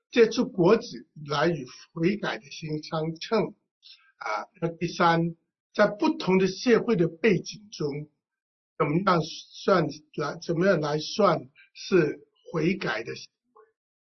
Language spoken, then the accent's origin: Chinese; Hong Kong; Chinese is a second language; 我们香港人国语讲的不好。